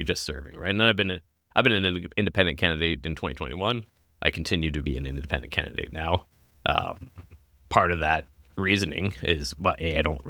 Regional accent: Toronto, Ontario, Canada; born there; I was born in Toronto. I have family in Ontario, southern Ontario. I got family in BC. I'm a Canadian.

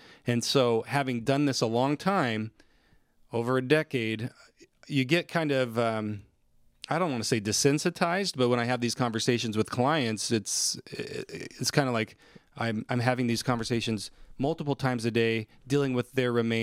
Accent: Willcox, Arizona, United States; also born or lived in Basin City, Washington; And then ultimately he moved down, he moved the family down to Wilcox, Arizona. And that's where I really grew up. I consider that's where I grew up.

